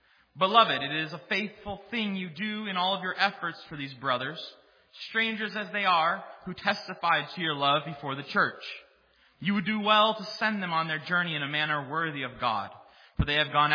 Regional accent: Ohio, United States; I grew up in Northeast Ohio, and I'm the son of a Reformed Baptist minister.

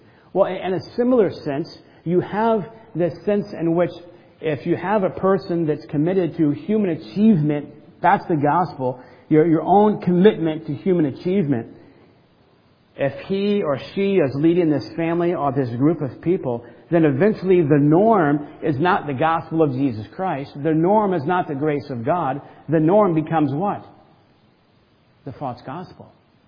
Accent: Southern United States, United States; I grew up in the South. Many of my relatives have thought at times and still think that I'm part of a cult because I'm not Baptist.

